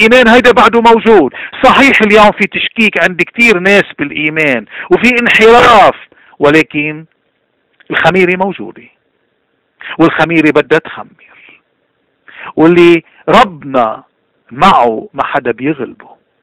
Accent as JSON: {"language": "Arabic", "country": "Lebanon", "said": "ونحن كلبنانيين ما منخاف إلا من اللي خلقنا"}